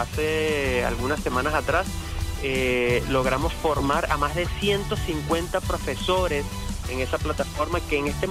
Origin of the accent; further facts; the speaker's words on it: Venezuela; superhéroes somos los venezolanos, ¿no?